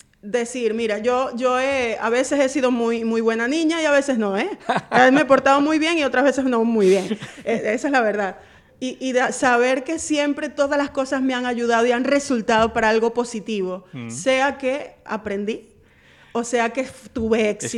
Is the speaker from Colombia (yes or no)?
no; Venezuela; Aunque no me lo hayas preguntado, soy venezolana y me enorgullezco mucho de mi país, la verdad que muy hermoso